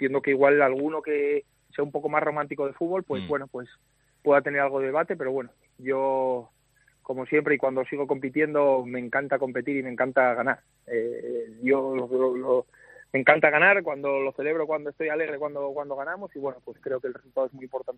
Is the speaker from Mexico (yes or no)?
no; Asturias, Spain; porque al final somos asturianos, convivimos siempre